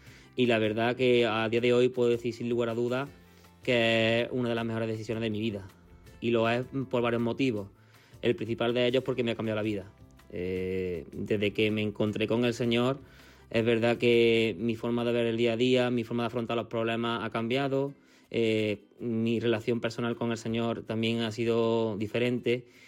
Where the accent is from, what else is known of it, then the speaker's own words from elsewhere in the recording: Córdoba, Andalusia, Spain; soy un chico de Córdoba de 32 años